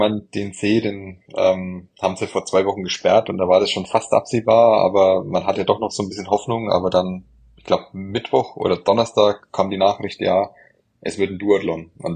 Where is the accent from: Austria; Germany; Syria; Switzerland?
Germany; Herzogenaurach, Bavaria; ich komme aus Herzogenaurach und hier ist ja Adidas und Puma ansässig.